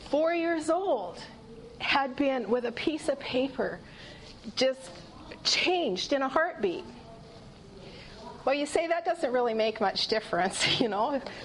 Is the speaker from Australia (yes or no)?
no; Canada; I'm a mom, a grandparent, and I'm Canadian.